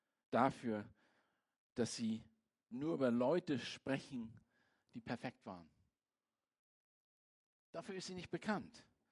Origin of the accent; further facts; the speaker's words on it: Germany; dass ich ein Deutscher bin. Und habe ich gesagt, ich bin ein Deutscher. Und das hat mein Volk gemacht.